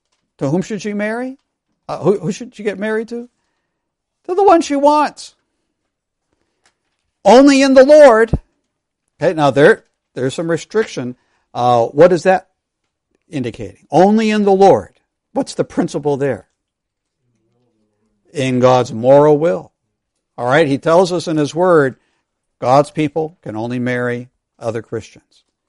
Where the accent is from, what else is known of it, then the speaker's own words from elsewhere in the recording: East Longmeadow, Massachusetts, United States; to my hometown of East Longmeadow, Massachusetts, and actually have her be a part of my home church.